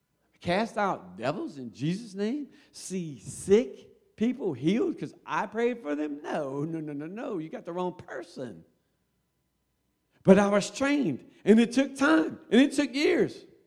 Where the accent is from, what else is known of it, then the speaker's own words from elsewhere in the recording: Louisiana, United States; I'm from Louisiana, and I got the Holy Ghost in Georgia.